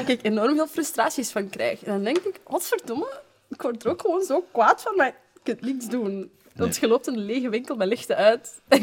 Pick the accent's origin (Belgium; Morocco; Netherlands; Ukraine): Morocco; hoe dat winkeliers of zo zijn in mijn thuisland, in Marokko dan.